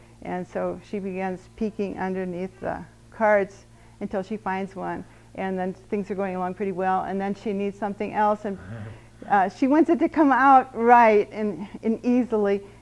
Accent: Missouri, United States; I'm from Missouri, we say sundae.

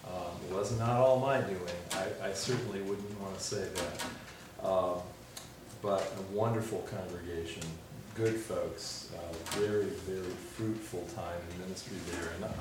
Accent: Nashville, Tennessee, United States; I'm from Nashville.

